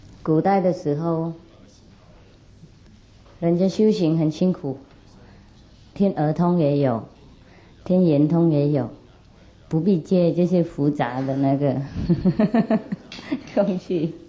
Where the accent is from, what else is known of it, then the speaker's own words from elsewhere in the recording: China; 那我们中国人5000年的文化不晓得混到哪里去了。